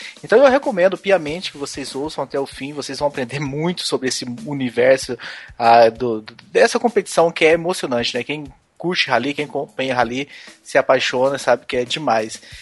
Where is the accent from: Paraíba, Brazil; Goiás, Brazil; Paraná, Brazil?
Goiás, Brazil; now in São Paulo, Brazil; Eu também sou goiano, me identifico um pouco essa história aí, apesar de estar morando em São Paulo.